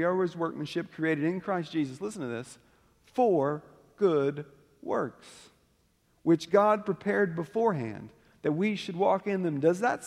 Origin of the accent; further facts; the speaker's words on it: United States; We don't set the pace because we're American and that's what we do.